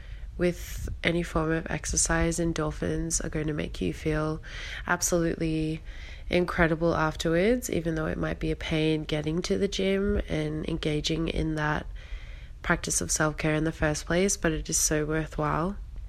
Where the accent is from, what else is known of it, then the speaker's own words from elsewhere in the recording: Australia; I am from Australia and I've been listening to your podcast for about a year and a half now.